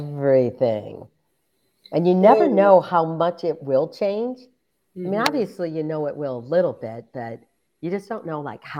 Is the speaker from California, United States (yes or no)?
no; Michigan, United States; I love it because I love my home state.